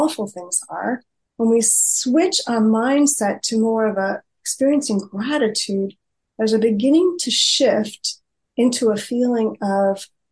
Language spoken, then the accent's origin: English; United States; I'm American